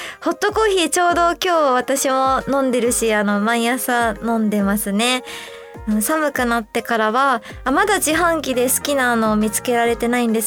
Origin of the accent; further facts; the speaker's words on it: Shizuoka, Japan; 私もまあ静岡田舎出身で